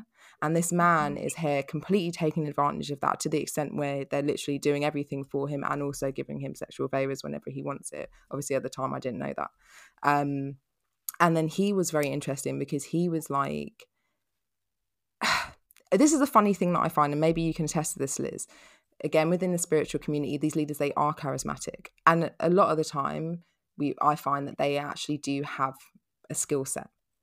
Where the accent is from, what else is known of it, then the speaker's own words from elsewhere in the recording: Peckham, London, United Kingdom; I'm my mum's black, we're from Peckham, we had to behave.